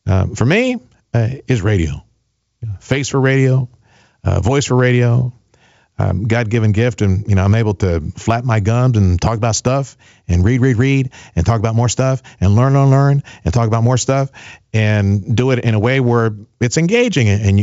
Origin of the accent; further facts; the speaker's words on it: Mexico; You know, I grew up in Mexico and witnessed a true caste system.